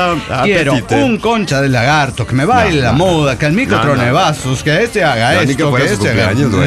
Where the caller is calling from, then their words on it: Toluca, State of Mexico, Mexico; de Toluca, México.